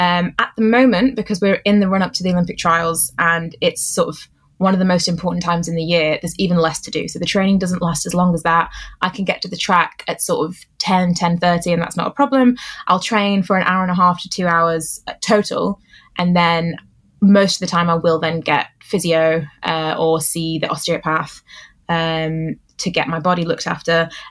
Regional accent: Stoke-on-Trent, West Midlands, United Kingdom; So I'm from Stoke-on-Trent, proudly from Stoke. I love being from Stoke. And my parents raised me and my two younger brothers there.

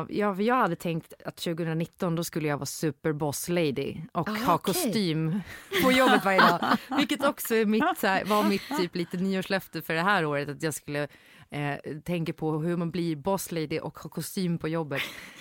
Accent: Gotland, Sweden; born there; now in Stockholm, Sweden; Jag var född på Gotland och för första gången så hade jag liksom etablerat mig, köpt en lägenhet i Stockholm.

